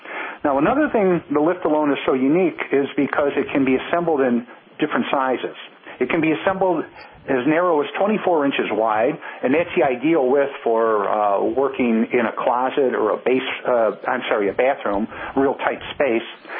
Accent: Chicago, Illinois, United States; Now, I'm from Illinois originally, and that's in Chicago.

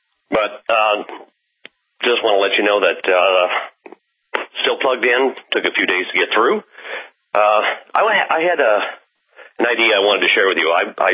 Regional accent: California, United States; moved away; My brother, Alex. Remember me? … from California.

